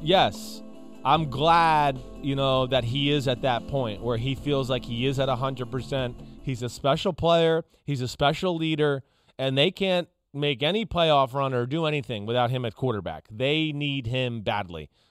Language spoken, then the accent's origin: English; New Jersey, United States; I'm doing it out of I grew up in North Jersey. I mean, I don't know. That's just the way people talk like that there.